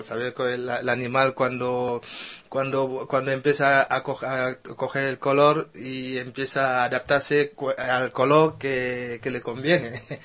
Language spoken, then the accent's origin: Spanish; Douala, Littoral, Cameroon; Sí, soy de Camerún y, bueno, he nacido en Douala.